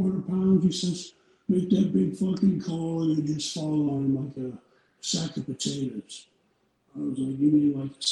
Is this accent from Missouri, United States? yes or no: no; Des Moines, Iowa, United States; the 4th television was in Des Moines, Iowa, in my hometown, like 2 hours away from me.